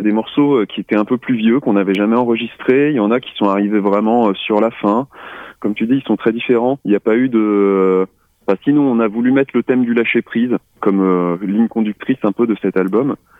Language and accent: French; France; pour dire qu'on est français, ça permet aussi de dire qu'on chante aussi bien en anglais qu'en français.